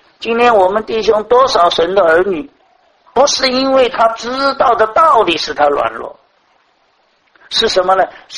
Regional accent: China; 这句话正是应验了我们中国人讲的什么事实胜于雄辩。

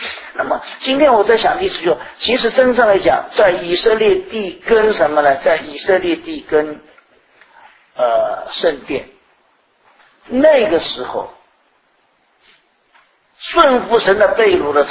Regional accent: China; 就是应了我们中国人一句话，叫天下乌鸦一般黑

